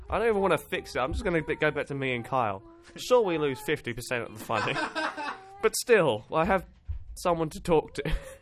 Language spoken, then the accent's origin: English; England, United Kingdom; is it just because I'm English?